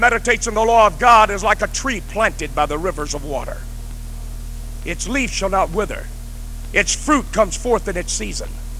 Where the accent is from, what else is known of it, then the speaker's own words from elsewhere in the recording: Arkansas, United States; See, I'm from Arkansas, so I like to reason things out.